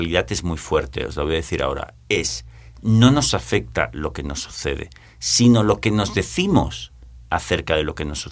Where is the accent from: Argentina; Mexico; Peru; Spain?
Spain; Barcelona, Catalonia; soy español, de Barcelona, estudié en la Universidad de Barcelona.